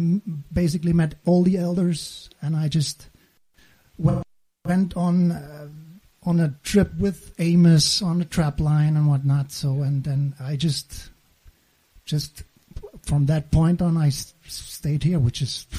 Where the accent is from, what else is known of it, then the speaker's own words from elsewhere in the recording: East Germany, Germany; I grew up in the East, and when the wall came down, the first opportunity I took was going around in the world.